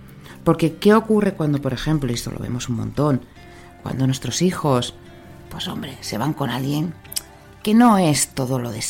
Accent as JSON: {"language": "Spanish", "country": "Spain", "said": "Somos de España, pues me identifico con ser español."}